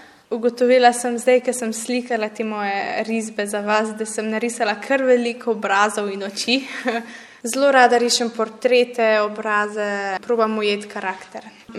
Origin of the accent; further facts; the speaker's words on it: Mrzli Vrh, Gorizia, Slovenia; glede na to, da sem pač iz Mrzlega vrha nad Idrijo, kar pomeni, da imam od doma do šole približno 35 minut v vsako smer.